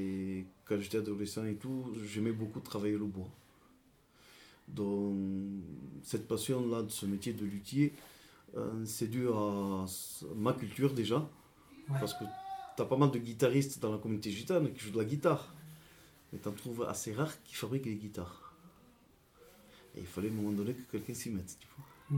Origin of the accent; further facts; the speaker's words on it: Reims, Grand Est, France; born there; Le fait du coup que je suis né à Reims, c'est pour cela.